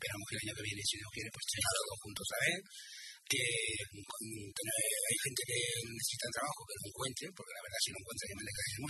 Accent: Cerdanyola del Vallès, Catalonia, Spain; somos de aquí de Sardañola

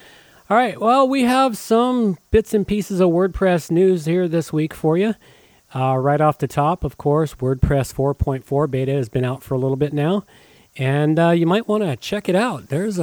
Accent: Canada; from the Great White North.

